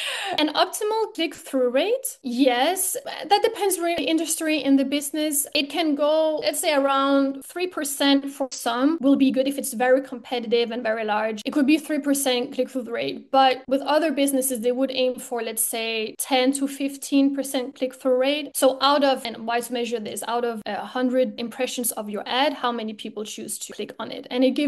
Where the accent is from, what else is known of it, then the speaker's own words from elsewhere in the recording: Denmark; English is a second language; moved away as an adult; So I'm from Denmark and I moved to Portugal for this new job in marketing.